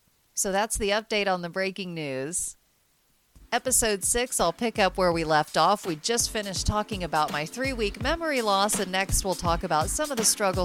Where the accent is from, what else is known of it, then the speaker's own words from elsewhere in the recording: Frankfort, Indiana, United States; I even met one who lives in my hometown of Frankfort, Indiana.